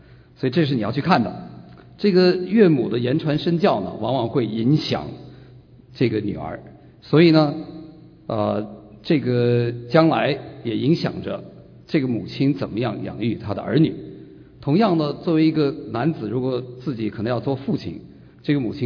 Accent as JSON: {"language": "Chinese", "region": "northern China", "country": "China", "tie": "born or raised there", "said": "然后我现在有点改了，因为我在北方长大"}